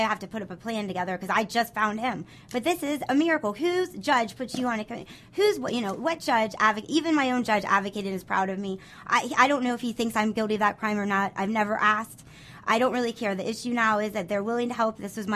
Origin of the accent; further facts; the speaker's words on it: Upper Arlington, Ohio, United States; And I do tell everyone that I'm from Upper Arlington.